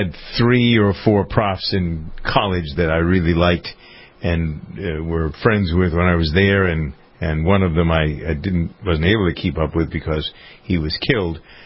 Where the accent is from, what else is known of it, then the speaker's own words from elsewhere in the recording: Framingham, Massachusetts, United States; I'm from Framingham, Massachusetts. There wasn't a Muslim within 100 miles of here when I was a kid growing up.